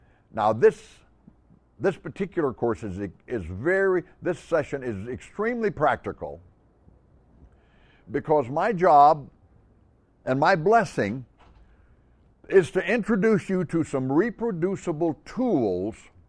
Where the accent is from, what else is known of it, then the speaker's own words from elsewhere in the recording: Tampa, Florida, United States; from Tampa, Florida